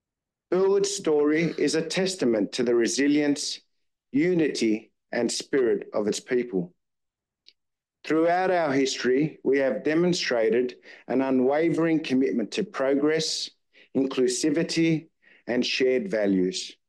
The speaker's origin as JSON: {"language": "English", "town": "Croydon", "region": "London", "country": "United Kingdom", "tie": "born or raised there", "said": "Born and raised in Croydon, I have personally witnessed the transformation of our community."}